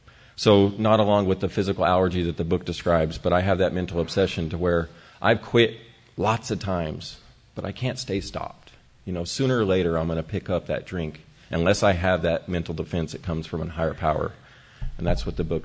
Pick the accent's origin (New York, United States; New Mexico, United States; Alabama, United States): New Mexico, United States; Roswell; And Alcoholics Anonymous in my hometown of Roswell, New Mexico, we're not a very big community